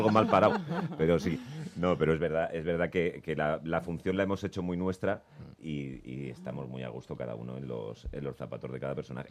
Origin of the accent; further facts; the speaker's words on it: Alicante, Valencian Community, Spain; Yo soy de Alicante.